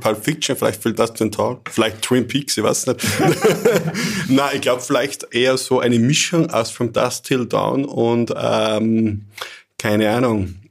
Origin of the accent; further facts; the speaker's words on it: Bad Ischl, Upper Austria, Austria; der Bachgasse 10a, quasi neben einer Felswand, neben einer Großen, war mein Ort des Aufwachsens. Also ein gebürtiger Ischler, ja, voll.